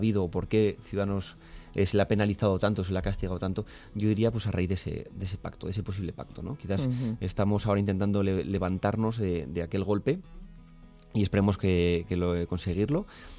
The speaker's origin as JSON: {"language": "Spanish", "town": "Alcobendas", "region": "Community of Madrid", "country": "Spain", "tie": "born or raised there", "also_born_or_lived": "San Sebastián", "said": "para mí de Alcobendas es la ciudad adoptiva, porque no nací allí, nací en San Sebastián, en Guipúzcoa, pero desarrollado, pues he estudiado en los colegios de Alcobendas, he estado en la universidad allí en Alcobendas, he desarrollado negocios en Alcobendas"}